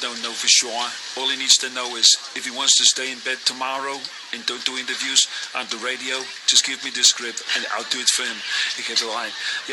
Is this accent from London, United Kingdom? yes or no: no; Nottingham, East Midlands, United Kingdom; When I talk in my voice, I'm just from Nottingham.